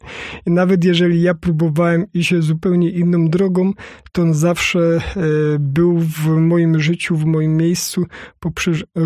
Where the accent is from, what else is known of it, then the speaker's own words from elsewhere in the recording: Częstochowa, Silesian Voivodeship, Poland; born there; urodziłem się przy Jasnej Górze w Częstochowie